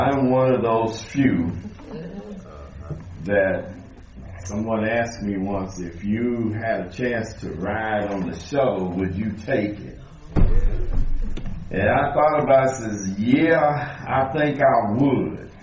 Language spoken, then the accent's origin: English; Kansas, United States; I'm being from Kansas. Sometimes I look at some trees they have out here in California and I say, that's not a tree, that's just a weed.